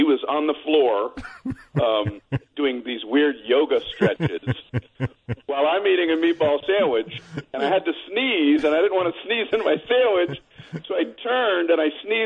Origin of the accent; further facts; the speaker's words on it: Miami, Florida, United States; I grew up in Miami, Florida.